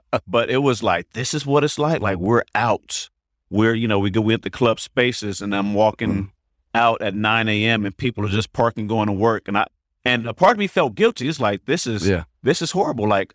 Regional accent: California, United States; but they all knew I'm from the Bay.

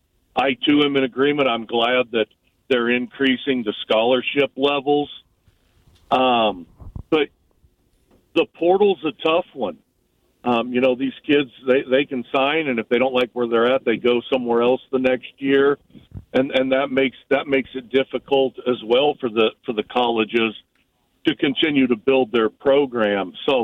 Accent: Hutchinson, Kansas, United States; And being that Hutch was my hometown, I said, I'll run that one for you.

